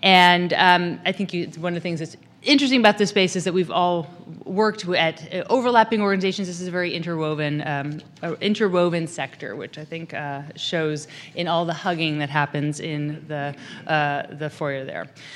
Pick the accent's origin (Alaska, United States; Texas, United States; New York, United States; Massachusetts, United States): Alaska, United States; I'm from Alaska, so I have to say outhouse because it makes me laugh